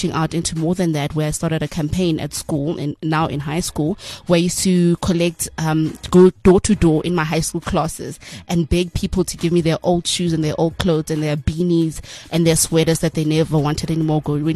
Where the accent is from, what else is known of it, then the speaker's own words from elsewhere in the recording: Boksburg, Gauteng, South Africa; So I'm originally from Boksburg in the East Rand.